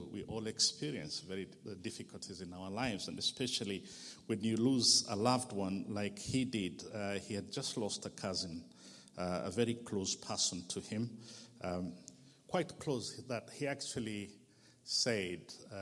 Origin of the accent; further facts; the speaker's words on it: Rwanda; I'm from Rwanda. I've been here for the last 2 days